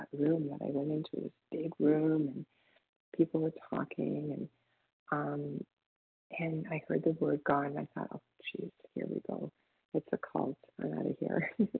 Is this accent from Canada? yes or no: yes; Toronto, Ontario, Canada; I'm from Toronto, Canada.